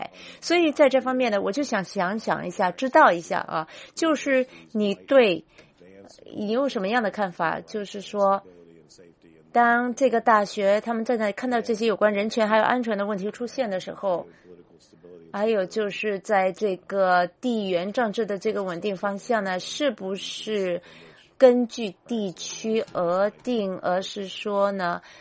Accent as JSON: {"language": "Chinese", "town": "Los Angeles", "region": "California", "country": "United States", "said": "我是来自加利福尼亚州呢，我们洛杉矶满满的都是很多的社区里面的这些很有钱的社区，"}